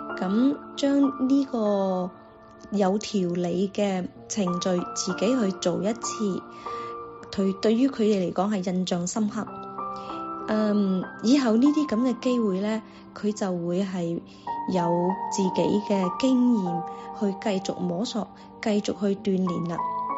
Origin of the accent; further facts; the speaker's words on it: Guangdong, China; 咁我哋广东人有一句说话叫做斩脚趾避沙虫。